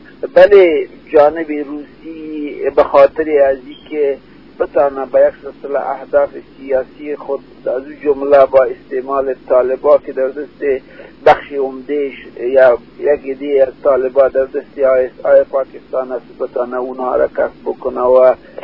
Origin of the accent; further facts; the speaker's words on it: Afghanistan